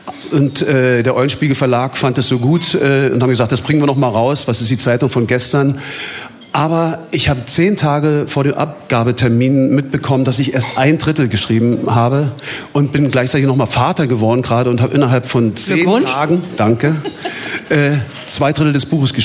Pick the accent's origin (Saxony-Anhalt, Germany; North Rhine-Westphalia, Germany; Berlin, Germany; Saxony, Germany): Berlin, Germany; Köpenick; Ich habe mich von Köpenick, wo ich herkomme, schon ganz schön loslösen müssen.